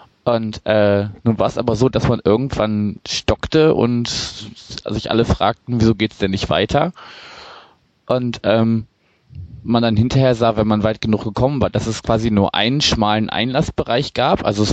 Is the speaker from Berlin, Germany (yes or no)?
yes; Berlin, Germany; also ich bin auch selber Berliner.